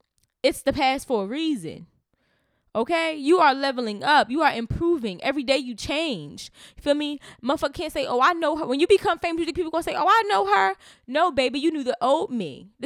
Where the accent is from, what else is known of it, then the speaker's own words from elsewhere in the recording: Newark, New Jersey, United States; And growing up in Newark, or East Orange, whatever one you want to, you know, use. Newark, I'm gonna say this. Growing up in North Jersey